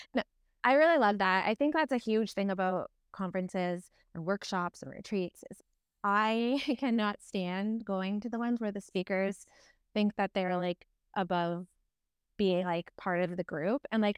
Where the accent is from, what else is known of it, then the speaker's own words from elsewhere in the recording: Ontario, Canada; I grew up in Ontario